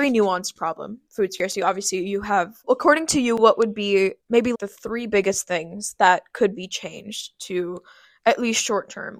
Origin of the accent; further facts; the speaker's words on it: India; and I'm from India